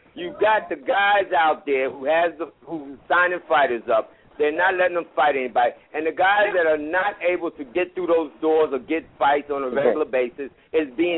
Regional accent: New York, United States; I'm from New York.

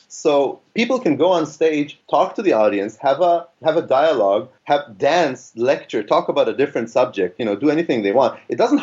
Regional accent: Tel Aviv, Tel Aviv District, Israel; I'm from Tel Aviv.

